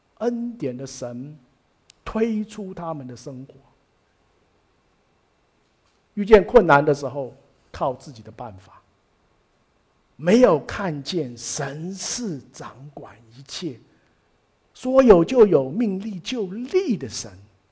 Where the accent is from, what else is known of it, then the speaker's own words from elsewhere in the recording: China; 你知道我们中国人看美国人竞选觉得不合理